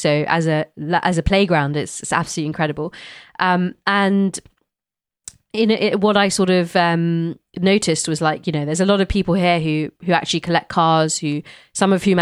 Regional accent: London, United Kingdom; growing up in London, being part of an amazing music scene

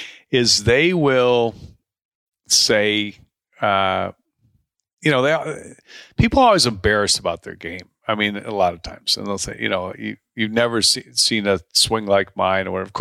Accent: Deerfield, Illinois, United States; Rick and I grew up together in Deerfield, Illinois, went to high school together.

